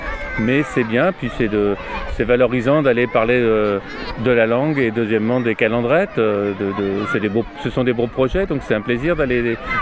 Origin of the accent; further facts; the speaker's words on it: Auvergne-Rhône-Alpes, France; first language Occitan; now in Carcassonne, France; moi j'habite au pied de la cité et mes enfants ont été à la calendrette de la cité à Carcassonne. Et bien sûr moi je viens du Cantal et on parlait l'occitan, on parlait la langue.